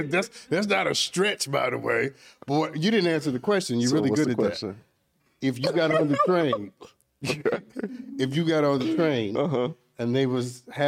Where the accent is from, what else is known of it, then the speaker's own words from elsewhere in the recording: Brooklyn, New York, United States; I'm from Brooklyn.